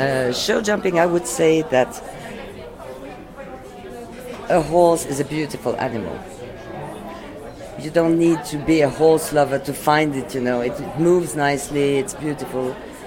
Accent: Geneva, Switzerland; born or raised there; also born or lived in Tehran, Iran / Rome, Italy

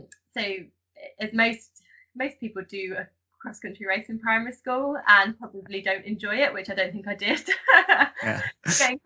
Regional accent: Mountsorrel, East Midlands, United Kingdom; So I grew up in Leicestershire, in a place called Mount Thorough, which my parents still live, actually.

